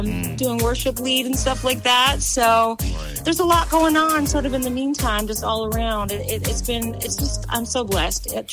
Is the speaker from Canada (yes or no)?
yes; Canadian Prairies, Canada; now in Orlando, United States; I'm from the Plains Cree tribe, which I'm very proud of. So I come from Canada. We border like North Dakota, Montana. So that's kind of the general area that I'm from.